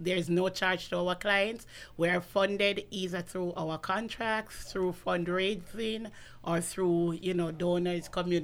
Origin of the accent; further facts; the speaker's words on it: Jamaica; also born or lived in New York; now in Orlando, United States; We grew up together in Jamaica.